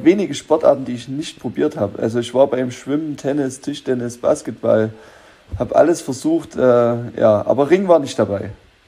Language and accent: German; Aue, Saxony, Germany; wenn du mal im Urlaub bist irgendwo und jemand fragt, wo kommst du her aus Aue? Ach, alles klar.